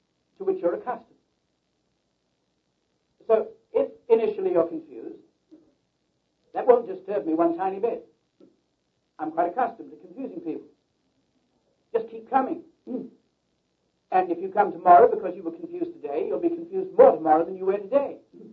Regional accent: England, United Kingdom; born there; I speak with a peculiar accent. Because I was born in England and live there occasionally. And we all talk that way.

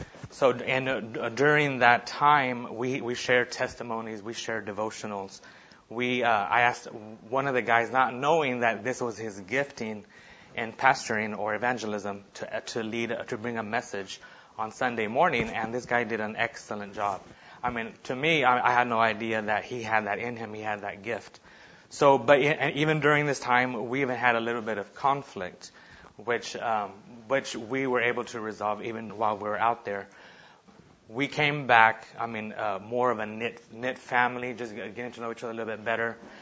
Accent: Dallas, Texas, United States; I grew up in Dallas, Texas, and around 8 or 9, I came to know the Lord through salvation and baptism.

